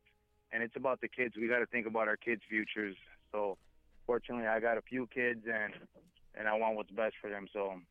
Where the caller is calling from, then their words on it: Kenosha, Wisconsin, United States; Calling from Kenosha.